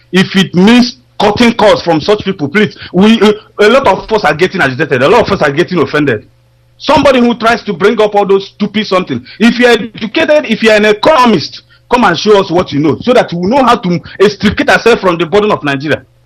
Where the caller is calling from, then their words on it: Malaysia; English is a second language; I'm calling from Malaysia.